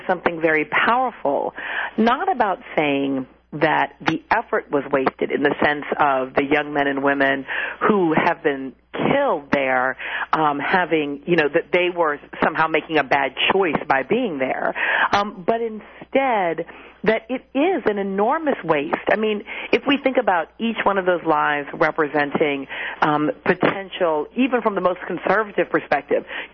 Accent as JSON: {"language": "English", "town": "Chicago", "region": "Illinois", "country": "United States", "said": "I'm a Chicagoan"}